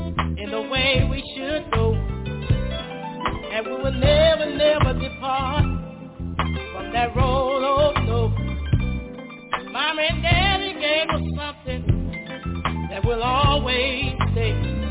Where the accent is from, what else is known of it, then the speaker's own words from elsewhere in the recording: Houston, Texas, United States; growing up in Houston, Texas, on the north side of town. We were blessed to have both mother and father around.